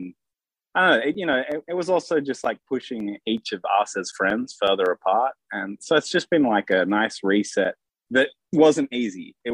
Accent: Sydney, New South Wales, Australia; Like, you know, in Australia, we grew up in Sydney.

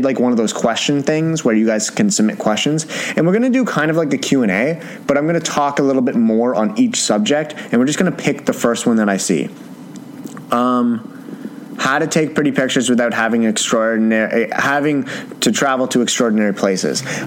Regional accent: Canada; I don't know what junior year is. I'm Canadian. We don't go by that.

